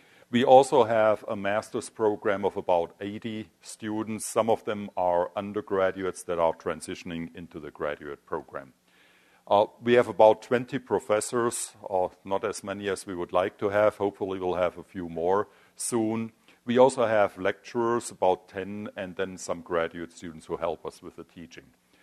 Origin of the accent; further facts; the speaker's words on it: Germany; English is a second language; now in United States; Originally, I'm from Germany. You probably guessed from my accent already that I'm not a native US citizen.